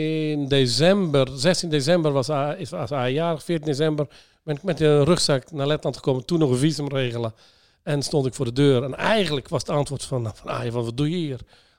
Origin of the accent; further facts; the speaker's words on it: North Brabant, Netherlands; ik kom uit Brabant. Ik ben in Brabant opgegroeid in een van de 8 zaligheden.